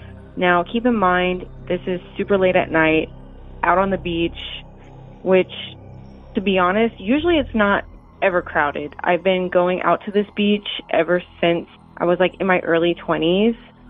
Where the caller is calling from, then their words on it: Houston, Texas, United States; Hey, Derek … like from Mortal Kombat, and I'm calling from Houston, Texas.